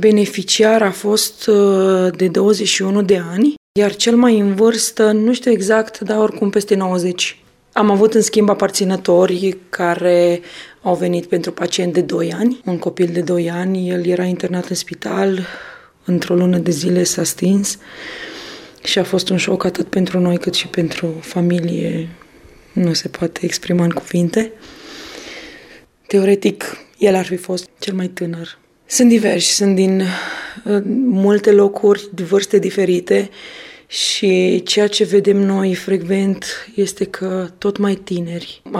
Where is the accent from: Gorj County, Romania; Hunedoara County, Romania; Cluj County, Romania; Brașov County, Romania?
Gorj County, Romania; Din Gorj.